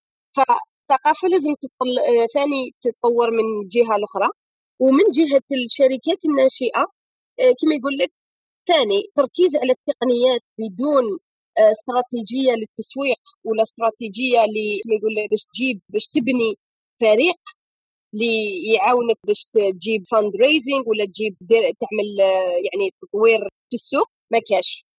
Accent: Algeria; احنا انا نهضر بصفتي جزائريه

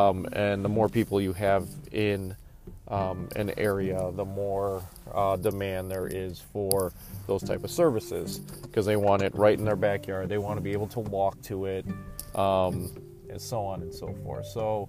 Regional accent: Cleveland, Ohio, United States; but I grew up in Cleveland

